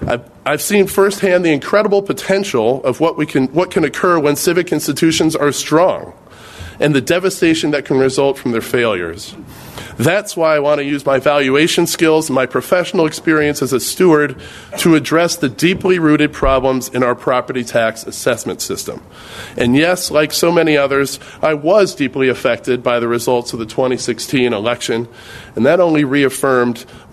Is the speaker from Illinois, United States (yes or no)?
yes; Chicago, Illinois, United States; I'm a Chicago native. I was born and raised in Hyde Park, as Ed mentioned, where my parents have lived for over 40 years.